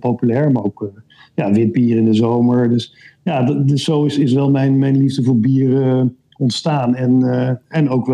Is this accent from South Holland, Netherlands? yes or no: no; Bergen op Zoom, North Brabant, Netherlands; Ik ben geboren en getogen in Berg op Zoom. En vlakbij de Belgische grens.